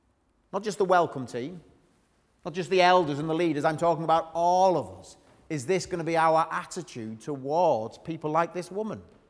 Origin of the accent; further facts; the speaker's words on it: United Kingdom; We're very polite, aren't we, as British people?